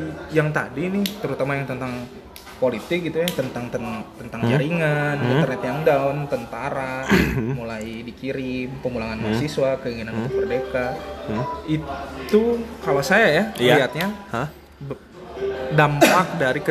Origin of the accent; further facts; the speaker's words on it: Java, Indonesia; kalau kita lihat nih sebagai orang Jawa